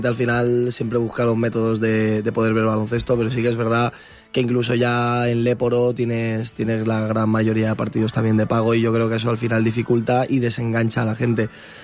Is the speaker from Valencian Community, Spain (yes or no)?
yes; Gandia, Valencian Community, Spain; yo soy de Gandía, por lo tanto Gandía ya está en un punto mucho más intermedio